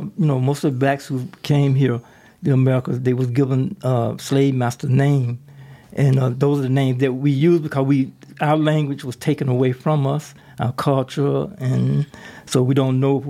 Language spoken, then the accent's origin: English; Georgia, United States; born there; I was born in Georgia. And I was born during the time of segregation, you know, the racist South, we used to call it.